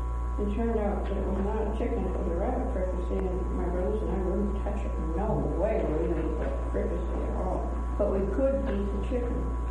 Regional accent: South Portland, Maine, United States; I grew up in Maine, and South Portland

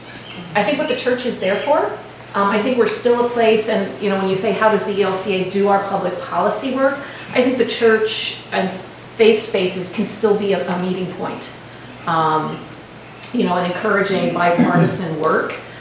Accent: Harrisburg, Pennsylvania, United States; moved away as an adult; now in Washington, United States; I came from Harrisburg, Pennsylvania, which is, you know, a very red part of the state.

